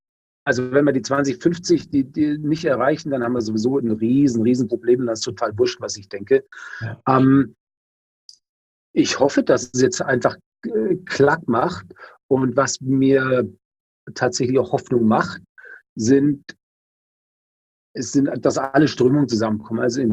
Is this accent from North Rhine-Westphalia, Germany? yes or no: no; Bavaria, Germany; ich bin aber in Nordbayern, in Oberfranken aufgewachsen. Ja. Und ansonsten habe ich 8 Jahre im Ausland gelebt.